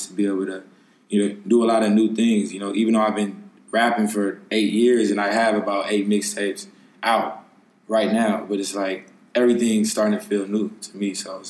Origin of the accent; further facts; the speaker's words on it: West Coast, United States; You know, we come from two different sides of the world. She's from the Midwest, I'm from the West Coast.